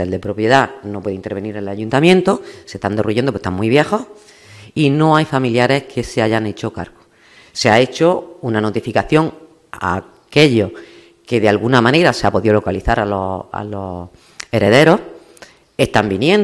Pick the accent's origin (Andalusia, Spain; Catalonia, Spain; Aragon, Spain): Andalusia, Spain; Los Martínez; todas esas barriadas que ahora están despobladas, yo soy de una de ellas, soy de Los Martines, por eso lo conozco bastante bien